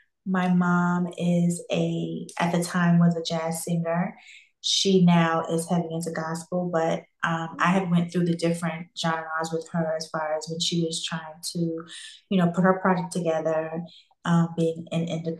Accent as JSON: {"language": "English", "town": "Brooklyn", "region": "New York", "country": "United States", "lives_now": "Atlanta, United States", "said": "No, I'm from Brooklyn, New York."}